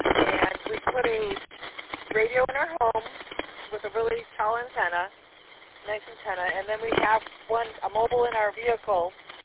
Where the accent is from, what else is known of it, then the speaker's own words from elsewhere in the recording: Columbiaville, Michigan, United States; I grew up in the Columbiaville area and went to school at Lakeville Schools in Otisville